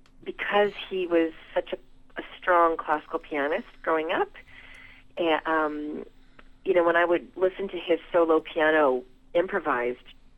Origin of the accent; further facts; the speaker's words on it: North Vancouver, British Columbia, Canada; like a lot of kids growing up in Canada, learning music and piano more specifically